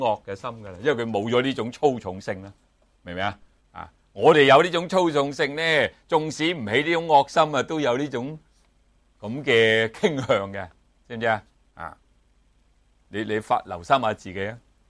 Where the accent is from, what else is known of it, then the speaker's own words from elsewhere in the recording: Guangdong, China; 我哋广东人好觉㗎嘛，知唔知我哋冇呢种咁嘅飲食習慣㗎嘛。